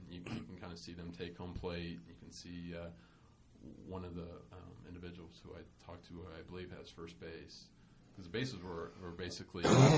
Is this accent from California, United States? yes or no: no; Akron, Ohio, United States; I'm not an elder guy. I'm from Akron, actually.